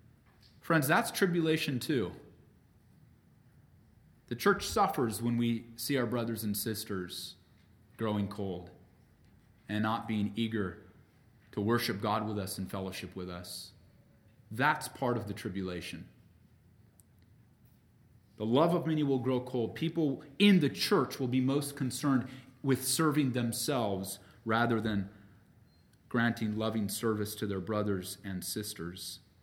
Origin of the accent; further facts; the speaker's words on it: California, United States; Growing up in California in the end times madness era of the 80s and 90s